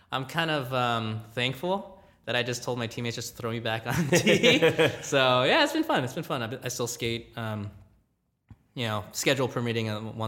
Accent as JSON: {"language": "English", "town": "Gardena", "region": "California", "country": "United States", "tie": "born or raised there", "said": "Yeah, so I grew up in Gardena, California. Even though it's, I guess, technically LA County, I actually grew up a Ducks fan."}